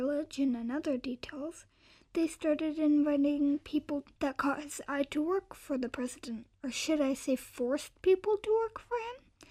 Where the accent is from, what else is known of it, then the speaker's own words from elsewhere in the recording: Czechia; I'm from Czech Republic, and I'm 11 years old.